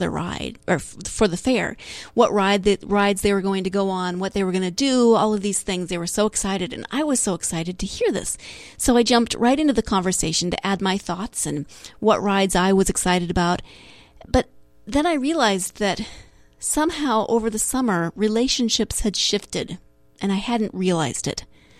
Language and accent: English; Montana, United States; It actually, I grew up in a small town in Montana, and the county fair is held in my hometown every year.